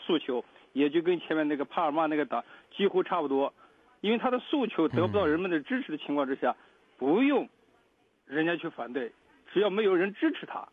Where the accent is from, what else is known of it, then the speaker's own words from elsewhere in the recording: China; now in Australia; 我们中国来的这些移民或中国来的这些移民